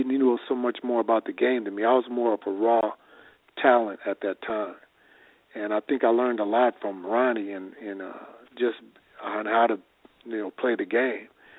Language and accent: English; California, United States; My original, growing up in California, you were a USC fan for football and a UCLA fan for basketball.